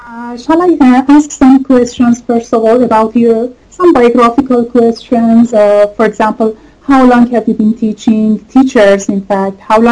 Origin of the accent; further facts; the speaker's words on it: Iran; English is a second language; from Iran, and I'm researching on call teacher education.